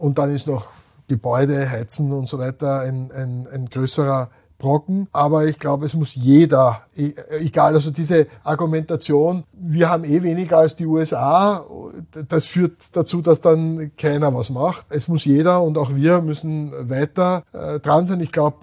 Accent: Austria

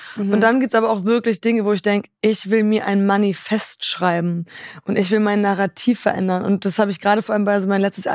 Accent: Germany; born there; Ich bin in Deutschland geboren, aber nur g

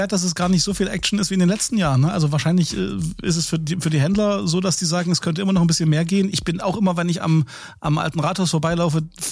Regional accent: Leipzig, Saxony, Germany; Wir sind's … die beiden Dudes aus Leipzig

